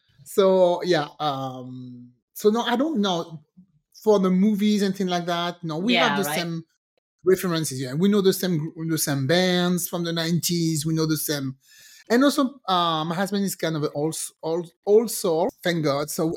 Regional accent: France; born there; English is a second language; So the thing with Pascal and I, he was born in the Caribbean, I was born in France.

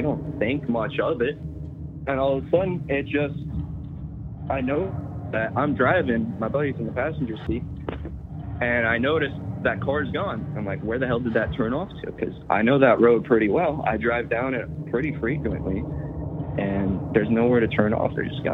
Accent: New Jersey, United States; now in Florida, United States; So I just moved to Florida not long ago, like last year, middle of last year. Before that, I grew up in New Jersey.

